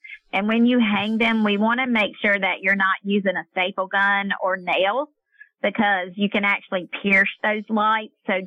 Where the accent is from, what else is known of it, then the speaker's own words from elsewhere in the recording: North Carolina, United States; I'm from North Carolina, and I thought we were the leader in our mountains